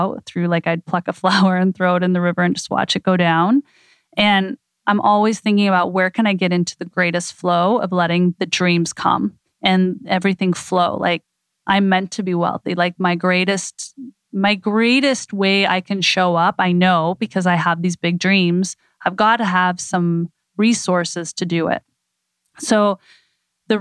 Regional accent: Idaho, United States; And I grew up in Idaho, but river rafting down the river of no return.

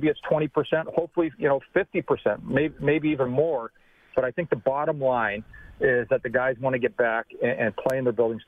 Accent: Canada; Being a Canadian and a diehard Canadian

